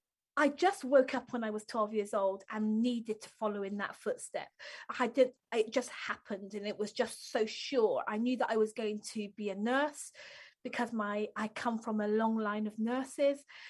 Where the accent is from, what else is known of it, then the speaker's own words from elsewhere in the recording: Bristol, South West England, United Kingdom; I grew up in West Country, Bristol. And so I love Bristol. I come from Bristol and my, you know, I still think about Bristol as my home.